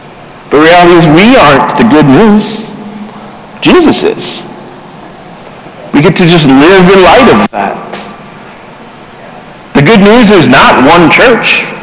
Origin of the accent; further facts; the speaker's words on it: Minnesota, United States; Somebody just this week said I was from Wisconsin, and I was like, no, shut your mouth. I'm from Minnesota. It's very different.